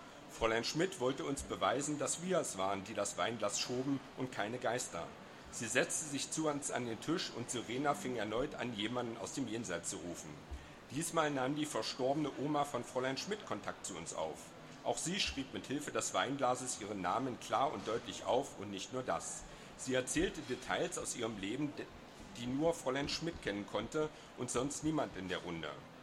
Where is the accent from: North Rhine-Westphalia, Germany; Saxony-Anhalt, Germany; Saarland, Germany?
Saxony-Anhalt, Germany; Magdeburg; Und ich komme ja aus Magdeburg und bei uns lauten die Sprüche noch ein bisschen anders.